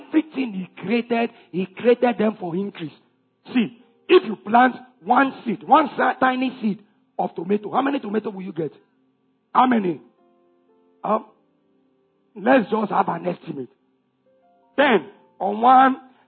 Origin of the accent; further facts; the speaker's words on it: Kogi, Nigeria; So I will show you I am from Kogi.